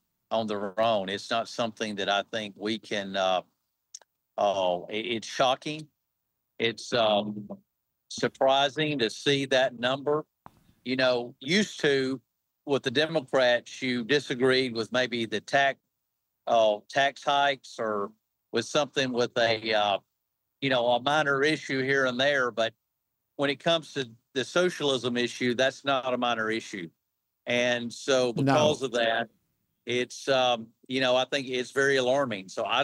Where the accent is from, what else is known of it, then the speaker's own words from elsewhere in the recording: Alabama, United States; of course, I'm from Alabama. I'm from a red state. It's very Republican.